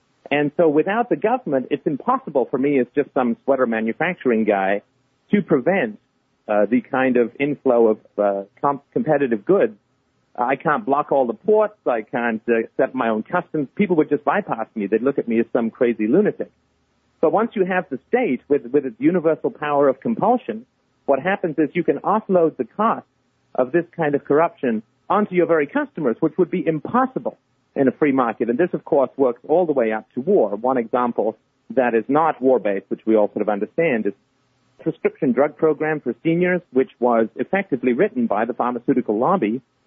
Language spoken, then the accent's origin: English; England, United Kingdom; also born or lived in Ireland; it's a French name, although I was born in Ireland and grew up in England.